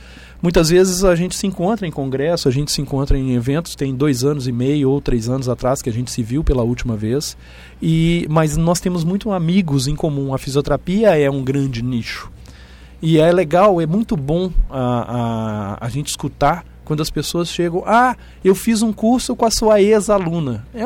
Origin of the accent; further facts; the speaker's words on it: Minas Gerais, Brazil; now in Porto Alegre, Brazil; eu sou mineiro, mas moro aqui em Porto Alegre já há 12 anos. Eu moro em Porto Alegre e leciono na Univates desde 2006.